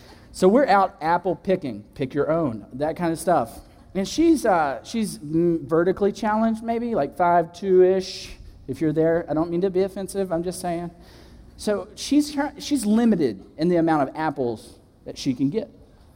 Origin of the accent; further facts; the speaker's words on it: Tennessee, United States; I grew up on a farm. And so my dad's a farmer, my mom's a beautician. I'm from Tennessee.